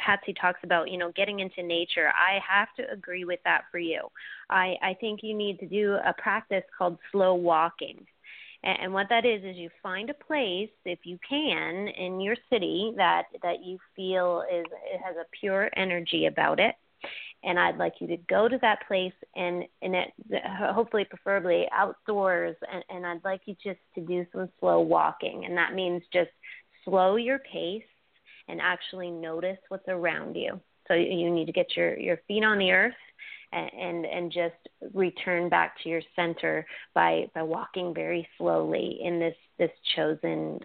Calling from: New Jersey, United States; Hi there. … I'm calling from New Jersey.

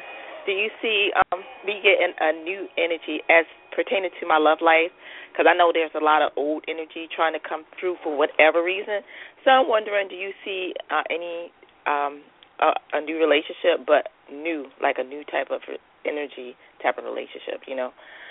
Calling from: North Carolina, United States; calling from North Carolina.

